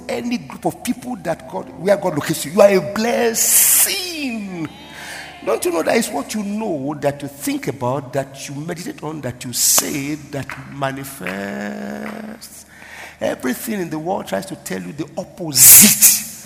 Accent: Nigeria; Nigeria is blessed that I'm a Nigerian.

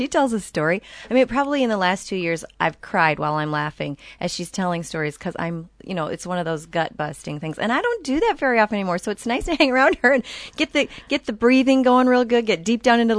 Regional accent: Fort Dodge, Iowa, United States; My hometown, so it was really great.

